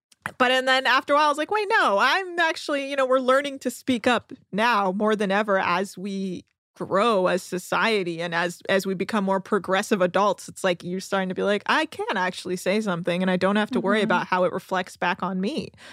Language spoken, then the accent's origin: English; California, United States; I grew up in the Bay Area, and I felt a lot of that. My parents, because they've been in the Bay Area for so long, but had immigrated from Iran